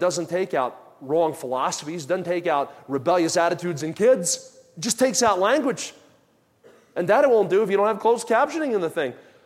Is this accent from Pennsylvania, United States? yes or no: yes; Pennsylvania, United States; Because the alternative is where I grew up in the Delaware Valley, it's yous guys.